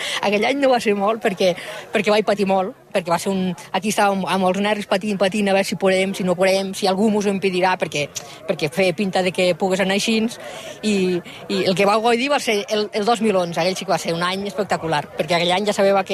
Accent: Durro, Catalonia, Spain; Podeu anar als altres pobles de la vall i, en canvi, el meu poble no podia córrer.

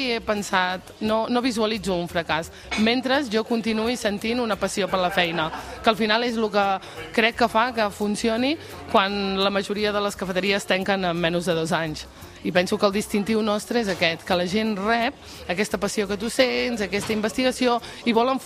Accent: Olot, Catalonia, Spain; jo soc d'Olot, treballo en una cafeteria

